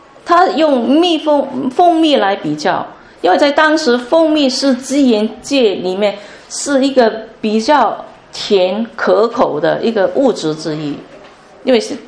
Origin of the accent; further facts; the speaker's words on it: Hong Kong; 我们都香港人特别会啊，争取我的权益